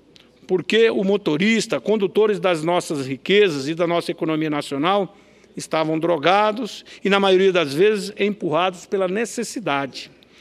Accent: Rondonópolis, Mato Grosso, Brazil; lá da minha cidade, Rondonópolis

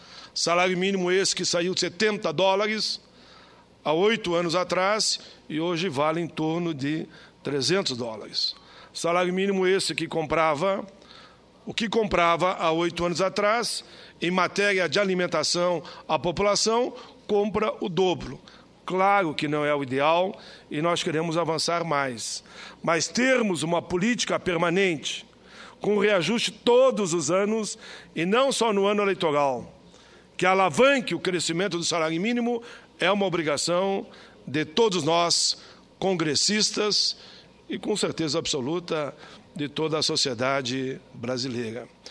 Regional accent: Rio Grande do Sul, Brazil; que resultou lá no meu estado, na vitória do ex-ministro Tarso Genro para governador, quebrando um tabu. É a primeira vez que no estado do Rio Grande do Sul um governador ganha no primeiro turno.

